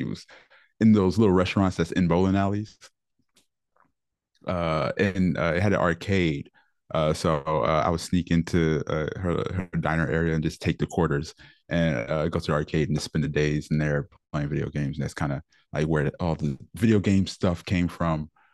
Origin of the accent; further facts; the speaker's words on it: Detroit, Michigan, United States; Well, the year was 1980. I grew up in Detroit. I was raised by my grandmother.